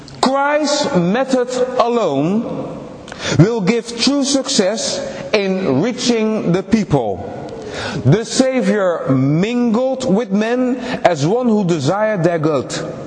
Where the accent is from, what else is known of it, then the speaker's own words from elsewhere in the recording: Netherlands; born there; ik ben in Nederland geboren.